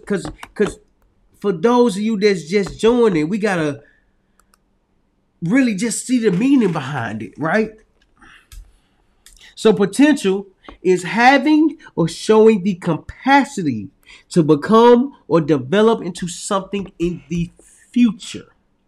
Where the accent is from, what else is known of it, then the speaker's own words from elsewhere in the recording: Little Rock, Arkansas, United States; moved away as an adult; it was challenging for me to leave my hometown, because it was I'm just from a small town, Little Rock, Arkansas.